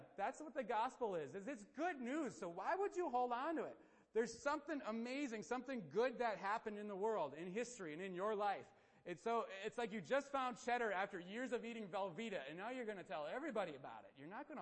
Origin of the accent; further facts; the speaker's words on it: Wisconsin, United States; We're from Wisconsin. You know, we need cheddar.